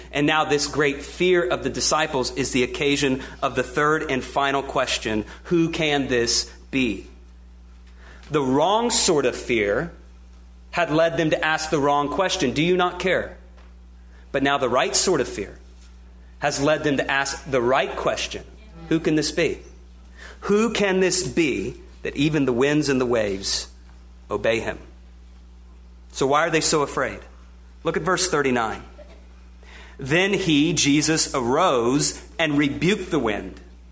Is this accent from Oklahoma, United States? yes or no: yes; Oklahoma, United States; also born or lived in Kentucky; Now, growing up in Oklahoma and even living a few years in Kentucky, I know very well how unpredictable weather can be.